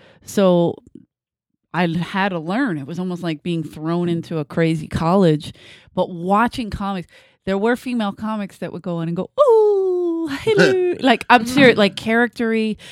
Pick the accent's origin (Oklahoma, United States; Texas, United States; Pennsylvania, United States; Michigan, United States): Pennsylvania, United States; Philadelphia; And for some reason, she liked me because I was from Philadelphia.